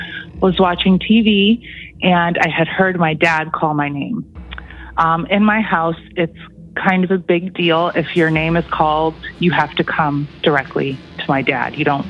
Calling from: Toronto, Ontario, Canada; I'm calling from Toronto.

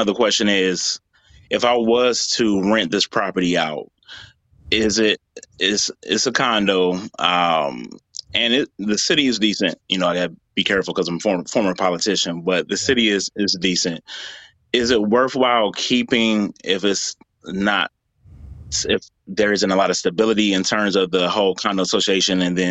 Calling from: Detroit, Michigan, United States; Yep, so I'm calling from Detroit.

